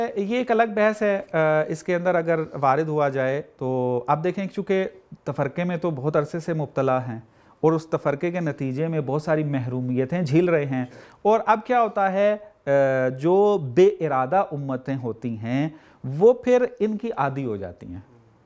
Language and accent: Urdu; Pakistan; یہ تو بعض مثالیں اس لیے دے رہا ہوں کہ ہم پاکستانی ہیں، پاکستان کے حوالے سے بات کر رہے ہیں۔